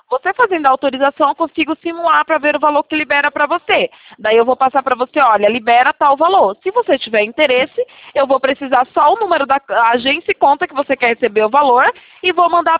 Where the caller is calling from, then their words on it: Itatiba, São Paulo, Brazil; Eu falo de Itatiba, interior de São Paulo.